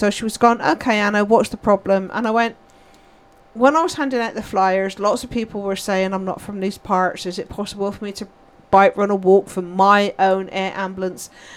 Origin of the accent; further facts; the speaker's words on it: South West England, United Kingdom; as you can tell from the accent, I'm not from these parts. I'm actually from Wiltshire.